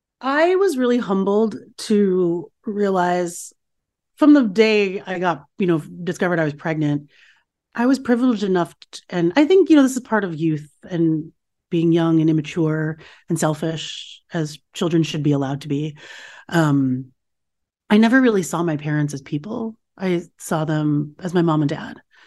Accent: United States; I was raised here in America, and I was sort of free from some of those scripts that my parents had and that my mother had.

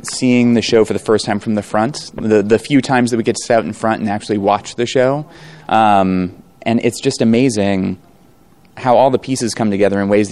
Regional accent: Chicago, Illinois, United States; I grew up here in Chicago. I'm one of the stage managers on the Frozen tour. Went to school up at DePaul University up in Lincoln Park.

